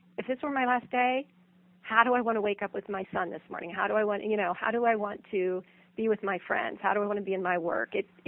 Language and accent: English; California, United States; I know this is going to sound a little cuckoo, but I'm from California